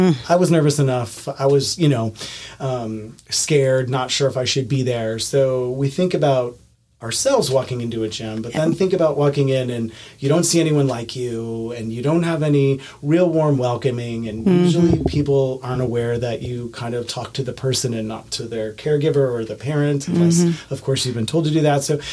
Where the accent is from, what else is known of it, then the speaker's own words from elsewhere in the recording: New York, United States; I'm from New York originally. That's where I was born and raised for 43 years.